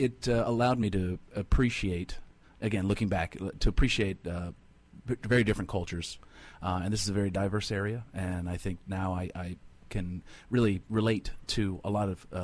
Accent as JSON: {"language": "English", "town": "Washington", "region": "District of Columbia", "country": "United States", "tie": "born or raised there", "also_born_or_lived": "Saudi Arabia / Williamsburg, Virginia", "said": "I actually grew up in quite a few different places. Originally born here in the Washington, D.C. area. Mm-hmm. Lived in Saudi Arabia for 3 years as a dependent with my my parents. And also lived in Williamsburg, Virginia."}